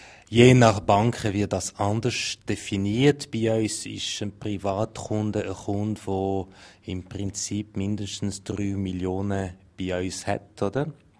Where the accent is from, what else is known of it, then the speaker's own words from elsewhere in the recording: Romandy, Switzerland; German is a second language; moved away as an adult; now in Zurich, Switzerland; ich bin eigentlich nicht bilingue aufgewachsen. Ich bin in der Westschweiz aufgewachsen, habe in Zürich angefangen zu arbeiten, in den 80er Jahren.